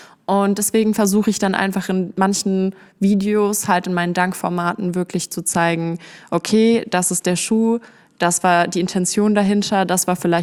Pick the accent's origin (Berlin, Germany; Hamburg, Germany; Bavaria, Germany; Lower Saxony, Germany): Berlin, Germany; now in Essen, Germany; Ich komme ursprünglich aus Berlin und bin vor 2 Jahren dann hier in den Ruhrpott gezogen, nach Essen. Und genau, ich ziehe jetzt auch bald wieder zurück.